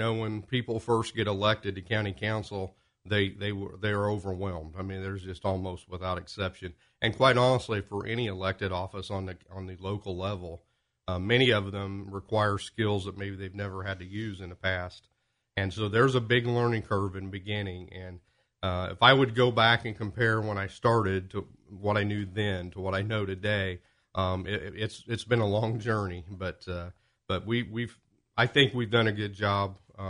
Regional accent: Clay City, United States; Well, I'm from Clay City, graduate of Clay City High School, proudly can say

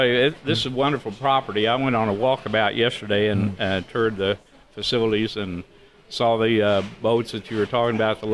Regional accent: Mount Vernon, United States; I work in Mount Vernon. I used to live there. I grew up in Mount Vernon.

